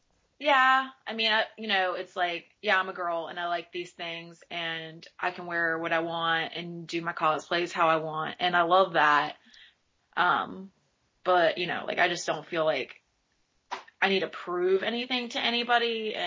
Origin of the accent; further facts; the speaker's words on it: United States; Well, I grew up in America, so I pretty much watched it on a Toonami, like, every day.